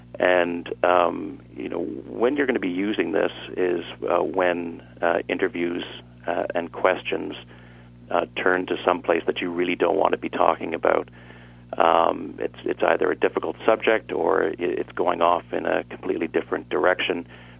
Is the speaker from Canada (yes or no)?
yes; Newfoundland and Labrador, Canada; born there; as a Newfoundlander by birth, and anybody in Canada listening knows Newfoundlanders, we tend to be fairly colorful.